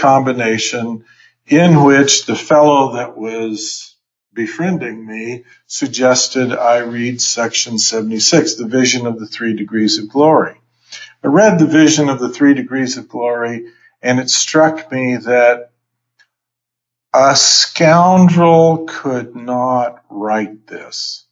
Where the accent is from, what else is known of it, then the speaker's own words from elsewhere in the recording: Idaho, United States; I grew up in Idaho. I was in the military during the Vietnam conflict, but I was stationed stateside.